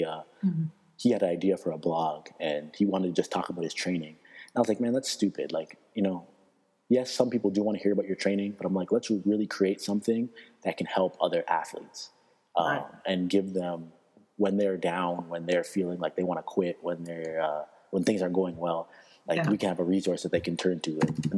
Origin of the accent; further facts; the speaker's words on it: Toronto, Ontario, Canada; I'm from Toronto, Ontario